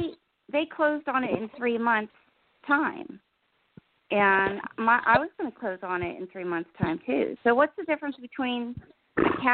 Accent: New Jersey, United States; New Jersey.

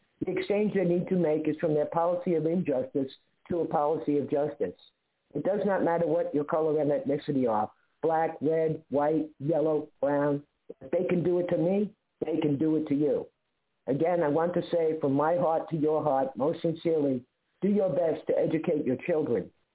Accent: United States; the United States has kept me locked up because I am an American Indian.

